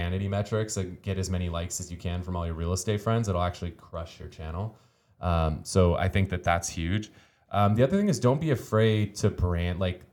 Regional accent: Charleston, South Carolina, United States; I'm very passionate, born and raised here, which is also a big asset, right? Like, the person who's born and raised in Charleston that knows where the bodies are buried

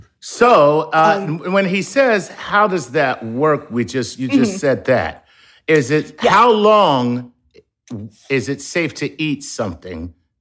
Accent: Philadelphia, Pennsylvania, United States; I'm from Philadelphia. It's not capicola.

